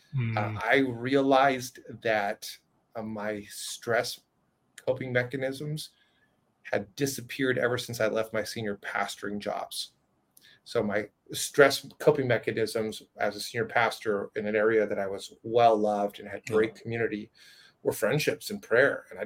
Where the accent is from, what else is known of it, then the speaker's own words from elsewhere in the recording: Washington, United States; I will return to my home state in Washington after being in California